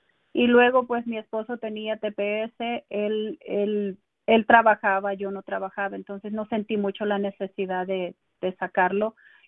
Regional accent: El Salvador; moved away as an adult; Yo soy salvadoreña. Tengo 20 años viviendo en este país.

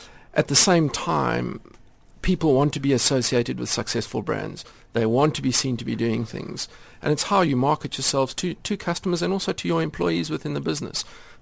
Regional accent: South Africa; I finished my undergraduate degree in South

